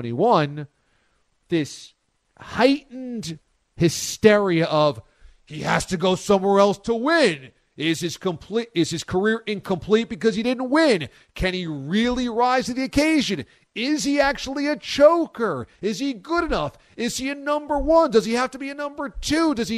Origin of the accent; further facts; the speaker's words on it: Los Angeles, California, United States; it would have been back home to play for my hometown Lakers